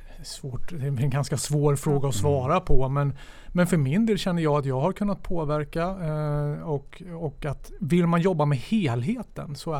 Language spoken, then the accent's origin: Swedish; Sollentuna, Stockholm County, Sweden; jag är en trebarnsfar från Sollentuna.